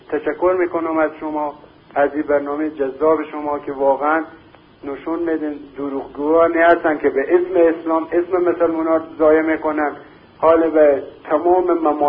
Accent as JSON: {"language": "Persian", "country": "Afghanistan", "said": "من خودم افغانی هستم، یک از شیعه افغانستانم"}